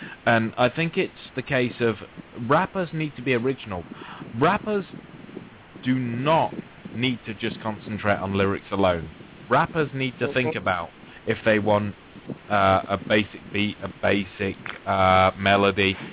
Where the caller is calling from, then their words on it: England, United Kingdom; I'm calling in from England.